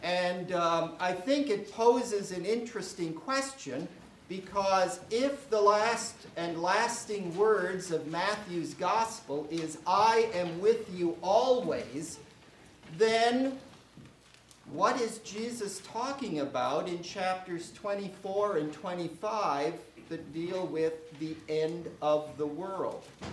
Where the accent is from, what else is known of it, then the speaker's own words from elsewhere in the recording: Saskatoon, Saskatchewan, Canada; and I'm from Saskatoon, Saskatchewan, Canada.